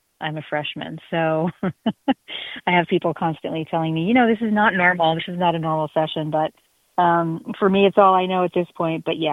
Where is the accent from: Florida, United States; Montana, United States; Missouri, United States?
Montana, United States; Bozeman; Yeah, so I was raised in Bozeman. It was a little bit more, it was more of a cow town back then